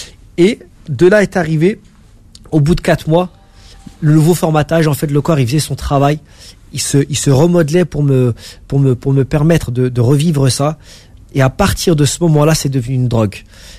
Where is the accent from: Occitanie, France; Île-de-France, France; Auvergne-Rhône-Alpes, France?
Île-de-France, France; Paris; je suis parisien, j'ai toujours vécu à Paris.